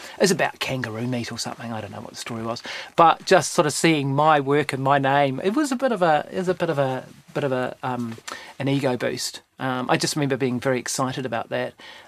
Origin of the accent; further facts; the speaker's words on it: Christchurch, Canterbury, New Zealand; I was from Christchurch.